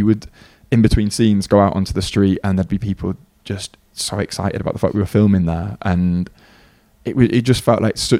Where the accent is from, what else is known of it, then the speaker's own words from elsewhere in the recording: Bolton, North West England, United Kingdom; Now I grew up in Bolton, so Manchester always felt close, but also very far away.